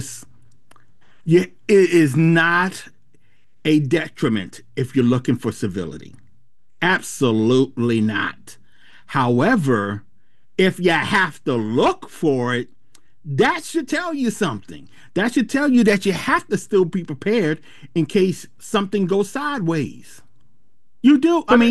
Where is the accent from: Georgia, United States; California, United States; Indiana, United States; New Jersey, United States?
New Jersey, United States; Somerset; No, this is in Somerset, New Jersey.